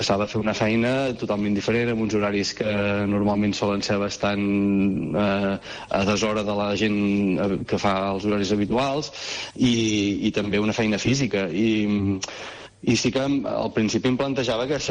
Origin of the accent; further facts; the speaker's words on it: Figueres, Catalonia, Spain; Jo sóc de Figueres i molt, molt sovint anàvem a França a comprar coses